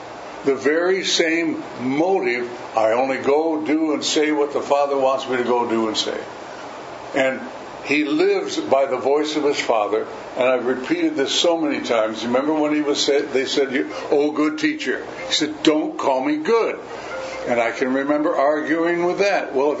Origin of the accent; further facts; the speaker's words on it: United States; I'm glad I'm an American. I'm glad I was born and raised here.